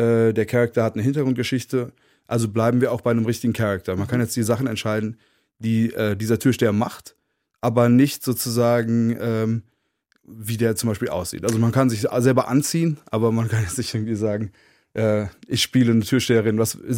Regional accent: Berlin, Germany; hier als Berliner, alle.

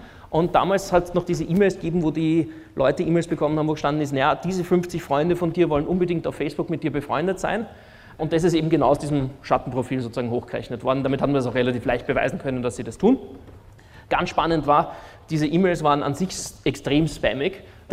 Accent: Salzburg, Austria; now in Vienna, Austria; also ich wohne in Wien, bin aus Salzburg

